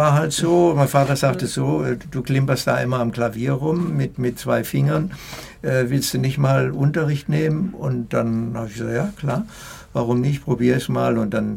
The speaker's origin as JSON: {"language": "German", "town": "Heidelberg", "region": "Baden-Württemberg", "country": "Germany", "tie": "born or raised there", "also_born_or_lived": "Sudetenland", "said": "Wir waren quasi Vertriebene aus dem Sudetenland. Und ich war ein Jahr alt, als ich dann nach Heidelberg kam. Und ich betrachte mich eigentlich als Heidelberger"}